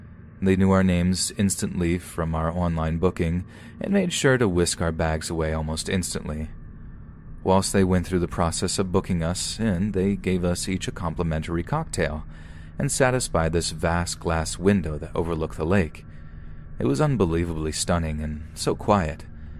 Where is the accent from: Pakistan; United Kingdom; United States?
United Kingdom; but being British, we thought that maybe this was just a cultural difference.